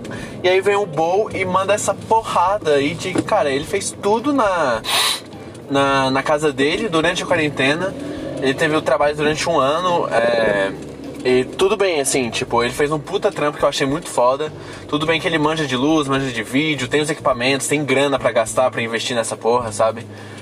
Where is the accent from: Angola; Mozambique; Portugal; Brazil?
Brazil; Goiânia, Goiás; eu sou de Goiânia, esse aqui é meu podcast.